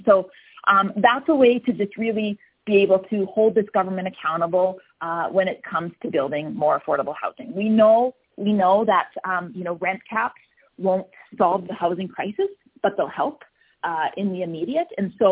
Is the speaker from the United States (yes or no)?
no; Barrhead, Alberta, Canada; I'm from rural Alberta. I grew up in Barrhead, and I spent a lot of time teaching in other parts of rural Alberta.